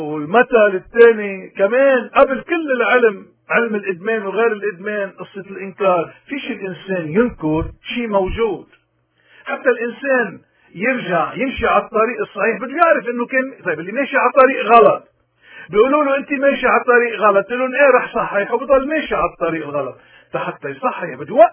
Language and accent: Arabic; Lebanon; ولكن نحن كلبنانيين هذا المعيار منه معيار الدستور اللبناني